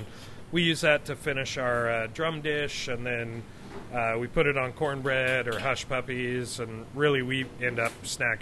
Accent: Montana, United States; which I'm from Montana originally, so I assumed that was bison ribs.

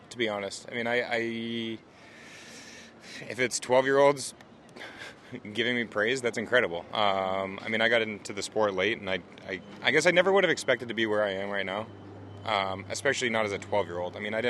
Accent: New Hampshire, United States; New England, I mean, I'm born and raised here. I'm from New Hampshire. I went to high school here.

